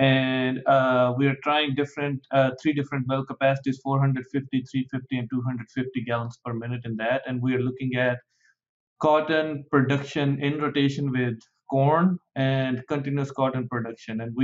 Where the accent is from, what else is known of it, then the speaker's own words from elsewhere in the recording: Punjab, India; English is a second language; moved away as an adult; now in United States; So I grew up in India, in a state called Punjab, and it's also called the breadbasket of India